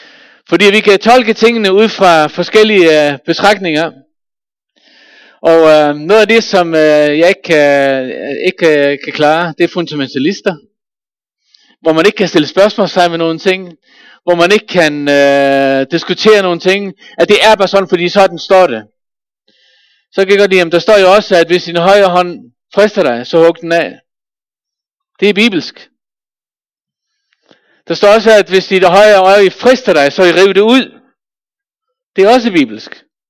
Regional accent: Faroe Islands; Jeg er født og opvokset på Færøerne.

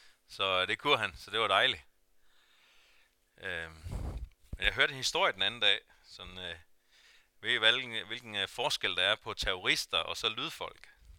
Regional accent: Zealand, Denmark; Jeg voksede op uden for København. I må endelig ikke kalde mig københavner

